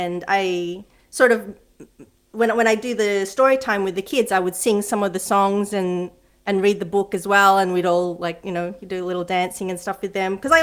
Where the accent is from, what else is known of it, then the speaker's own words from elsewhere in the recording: Philippines; accent: American Filipino; I guess because my accent, if you notice, it still has a bit of like an American Filipino. Growing up like that, like I'd had teachers even commenting on it